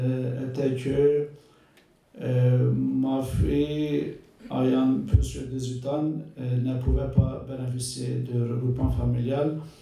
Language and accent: French; Turkey; moved away as an adult; now in Switzerland; Je suis venu de Turquie au début de 2021.